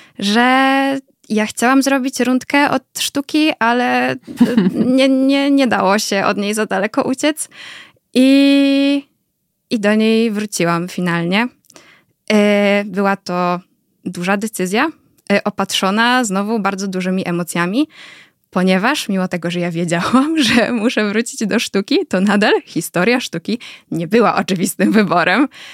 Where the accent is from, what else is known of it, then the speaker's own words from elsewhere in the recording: Łódź, Łódź Voivodeship, Poland; Trochę chciałam uciec z Łodzi, bo tak, ja też jestem z Łodzi.